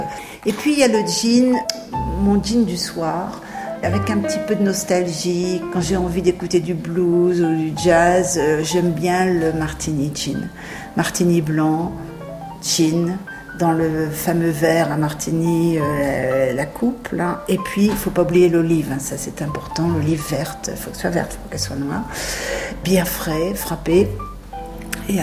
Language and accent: French; Normandy, France; depuis que j'habite en Grande-Bretagne, à apprécier le gin. C'était pas du tout dans ma culture. Hein. Je suis plutôt une culture de... Ben, en tant que Normande, Calvados, bien évidemment, Cognac, Armagnac, Eau-de-Vie Brune, etc.